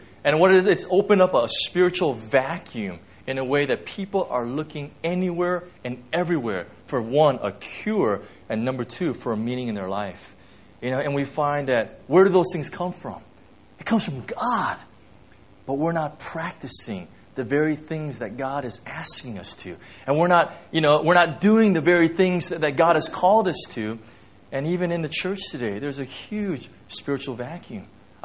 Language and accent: English; United States; you know, I'm American especially